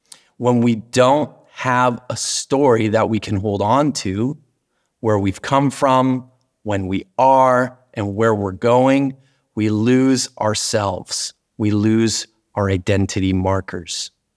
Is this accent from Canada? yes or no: yes; Langley, British Columbia, Canada; And I am homegrown. I am from Langley, born and raised. My family, my dad literally went to the same high school that I went to. So our roots in Langley go deep.